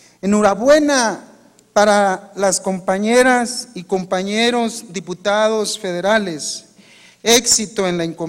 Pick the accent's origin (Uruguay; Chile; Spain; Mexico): Mexico; Nayarit; como mexicanos hemos llegado a la paridad en nuestra representación